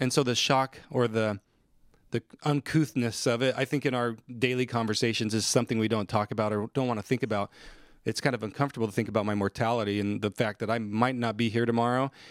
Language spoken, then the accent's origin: English; Willcox, Arizona, United States; also born or lived in Basin City, Washington; And then ultimately he moved down, he moved the family down to Wilcox, Arizona. And that's where I really grew up. I consider that's where I grew up.